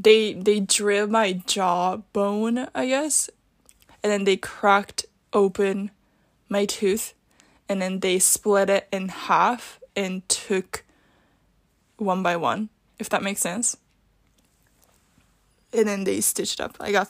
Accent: Japan; obviously, like, I'm from Japan, and I have family here

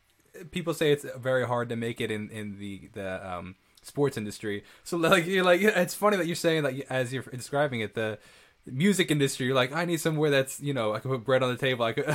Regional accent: Northport, New York, United States; I'm a musician from Northport, New York.

